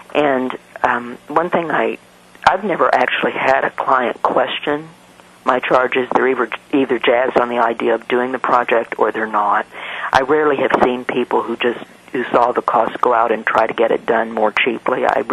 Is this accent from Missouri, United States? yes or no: yes; Missouri, United States; because I'm from Missouri and you have to show me